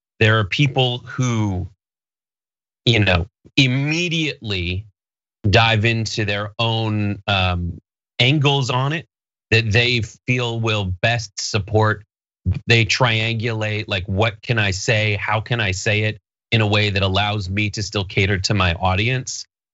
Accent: California, United States; Like, I'm from the San Fernando Valley, and knowing a lot of people who are having bar mitzvahs

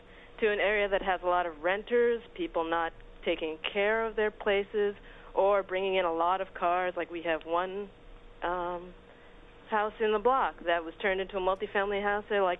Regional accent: Hollis, New York, United States; And I grew up here in Hollis

